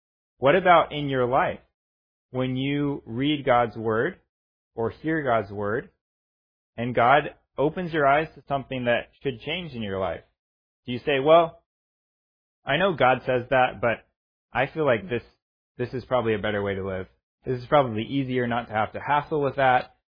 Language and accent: English; Indiana, United States; I mean, I grew up in Indiana, so I had seen a number of pictures of his childhood, that kind of thing, around the Indiana-Kentucky area.